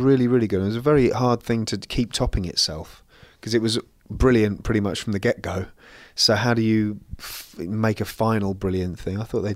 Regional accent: England, United Kingdom; because I'm not allowed to say I'm good because I'm English.

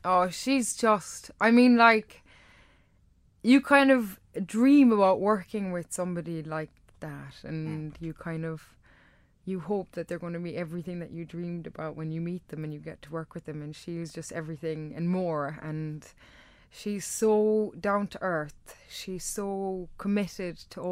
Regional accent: Ireland; It's funny because I hardly ever use my own accent. Like, I think I've only used it once in a play. And yeah, a lot of people think I'm either very English or very something else. And then they meet me and they're like, "Oh my God, you're very Irish."

